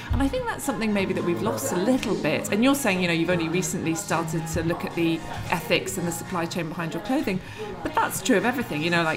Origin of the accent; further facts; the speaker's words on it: Lesotho; I grew up in Lesotho, which is a tiny country in southern Africa. And my parents were artists. They had a pottery there.